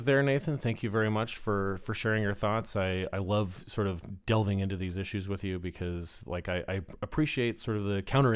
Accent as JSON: {"language": "English", "region": "Arizona", "country": "United States", "tie": "born or raised there", "said": "in my home state of Arizona, Martha McSally is up."}